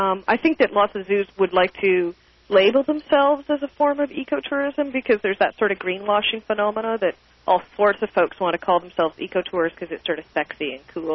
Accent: Flesherton, Ontario, Canada; It's like, oh, in Flesherton and on a farm.

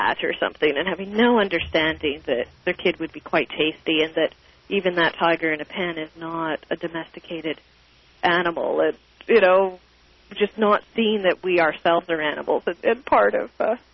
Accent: Flesherton, Ontario, Canada; It's like, oh, in Flesherton and on a farm.

